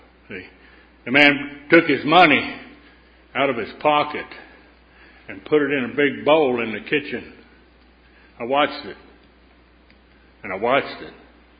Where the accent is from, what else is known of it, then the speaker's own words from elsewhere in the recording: Texas-Oklahoma panhandle, United States; I grew up out in the Texas-Oklahoma panhandle where the men are men and the sheep are unscared.